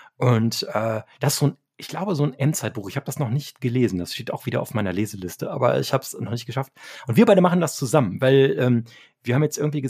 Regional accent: North Rhine-Westphalia, Germany; ich bin ja aus der Kölner Ecke

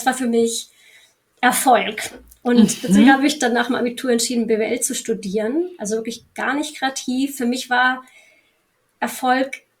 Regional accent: Lanzarote, Canary Islands, Spain; also born or lived in Bielefeld; Und meine Mutter ist halb Spanierin. Also ich bin mit meiner Mama und meiner Schwester nach Spanien gezogen, als ich noch ein Kind war. Nach Lanzarote. Also ich habe wirklich die schönste Kindheit gehabt auf einer Urlaubsinsel.

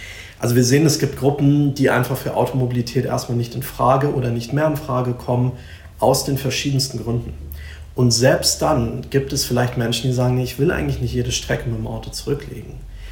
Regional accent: Bavaria, Germany; ich bin aufgewachsen am Chiemsee, ist eine wunderschöne Region im sagen wir mal, Kernland von Oberbayern.

